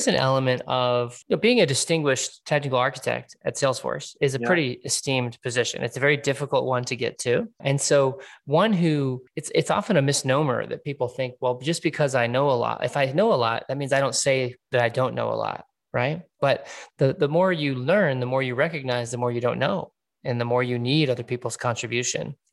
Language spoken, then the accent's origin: English; Fresno, California, United States; my hometown is Fresno. I was born there. I lived on farms, you know, for 9 years out there.